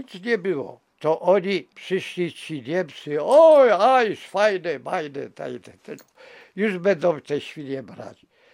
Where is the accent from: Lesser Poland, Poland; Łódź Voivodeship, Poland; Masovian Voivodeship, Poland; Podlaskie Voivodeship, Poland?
Łódź Voivodeship, Poland; Kobiele Wielkie; A u mnie w Kobielach Wielkich ślinie ganiały po podwórzu.